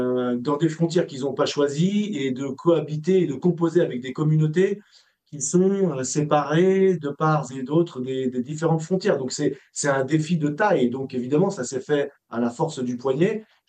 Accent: France; Heureusement que je suis français

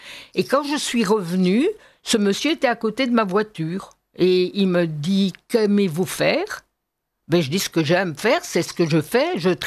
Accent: Brussels, Brussels-Capital Region, Belgium; j'ai grandi à Bruxelles et j'ai toujours trouvé que c'était une ville formidable. J'adore ma ville

